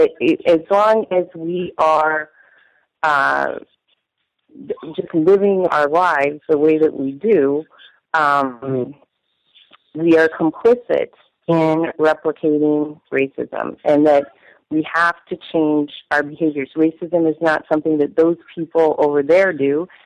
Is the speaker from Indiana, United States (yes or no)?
no; Colorado, United States; also born or lived in Massachusetts / Austin, Texas / New York; Yeah, I grew up on the Front Range of the Colorado Rockies in a high school where there were three black students. I lived for a time in Massachusetts and a time for in Austin.